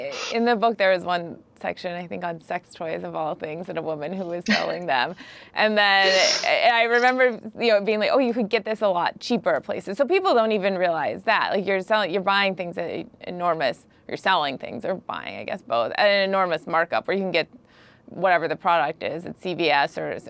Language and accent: English; Midwest, United States; I'm also from the Midwest, and I grew up around Mary Kay and Avon.